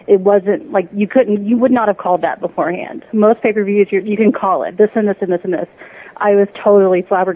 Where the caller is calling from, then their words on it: El Paso, Texas, United States; I'm calling from El Paso.